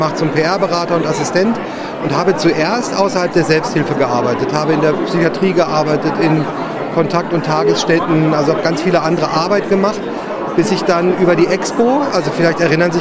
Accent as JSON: {"language": "German", "region": "Lower Saxony", "country": "Germany", "said": "bringe mich als Niedersachse absolut gerne ein."}